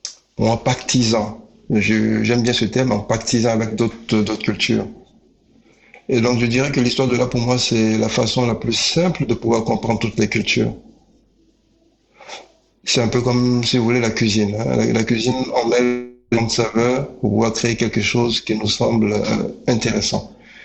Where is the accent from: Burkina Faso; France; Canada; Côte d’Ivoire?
Côte d’Ivoire; Je suis né donc en Côte d'Ivoire, comme tu l'as dit, j'y ai grandi et pendant longtemps donc, j'ai été influencé par cette culture ivoirienne qui est celle de ma mère.